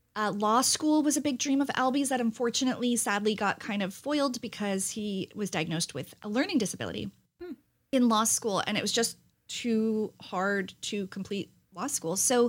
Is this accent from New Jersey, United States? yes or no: yes; New Jersey, United States; I'm half Italian and I'm from New Jersey.